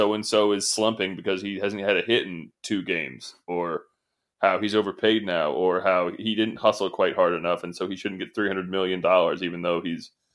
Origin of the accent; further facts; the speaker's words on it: New England, United States; I'm from New England. Everything there is old.